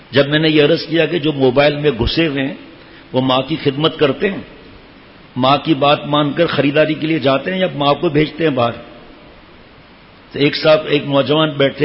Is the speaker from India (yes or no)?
no; Karachi, Sindh, Pakistan; born there; ہم اب میں تو پیدائش تو کراچی کی لیکن ہیں تو ہم گاؤں والے